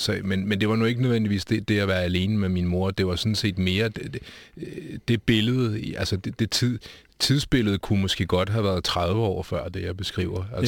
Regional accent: Copenhagen, Capital Region of Denmark, Denmark; Altså, jeg er vokset op på Nørrebro i København.

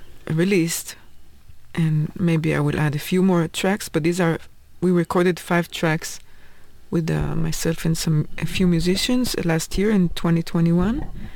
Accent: Tel Aviv, Tel Aviv District, Israel; also born or lived in Copenhagen; now in New York, United States; I feel mostly at home in New York, and Tel Aviv is also my hometown, and Copenhagen became also my hometown. So you can say I have 3 hometowns.

